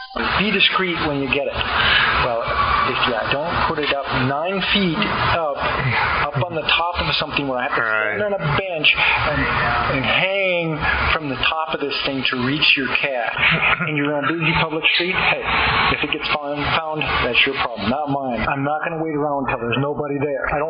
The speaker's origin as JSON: {"language": "English", "region": "Minnesota", "country": "United States", "tie": "born or raised there", "said": "When I grew up in Minnesota, I run over in the road everywhere."}